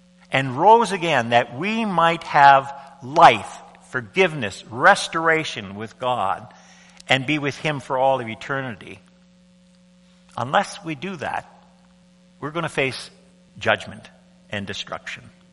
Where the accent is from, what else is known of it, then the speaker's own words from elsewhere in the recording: Cape Breton, Nova Scotia, Canada; I was raised in Cape Breton, Nova Scotia, which is the true island.